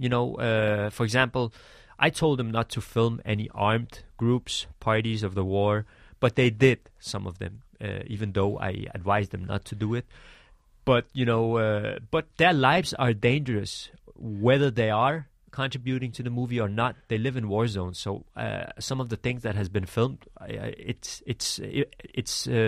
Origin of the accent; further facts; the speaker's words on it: Denmark; So I tell them that I'm actually from Denmark, and then they start to regard me as a foreigner, actually.